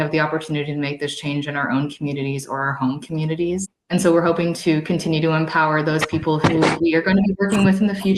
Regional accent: United States; And so I think that, you know, as an American, I needed the reminder that we need to really help our neighbors

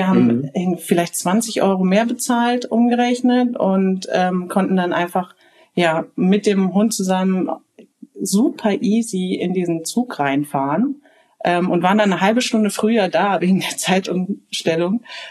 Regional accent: North Rhine-Westphalia, Germany; also wir kommen aus Nordrhein-Westfalen

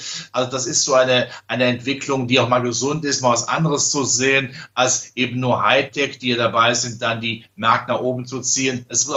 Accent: Rhineland, Germany; Ja, ich als Rheinländer kenne den alten Schlager natürlich.

